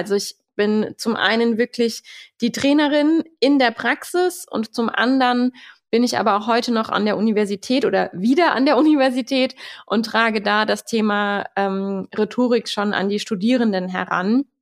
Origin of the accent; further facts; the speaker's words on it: Saarland, Germany; Aus dem Saarland.